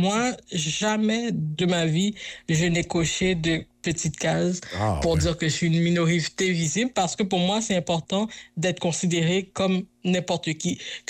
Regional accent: Quebec, Canada; quand je reviens chez nous au Québec, je dis « Mon Dieu, je suis tellement bien chez nous »

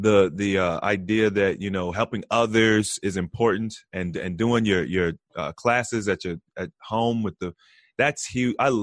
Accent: Cincinnati, Ohio, United States; Well, shoot, man. You know, that's like I said, that's my hometown.

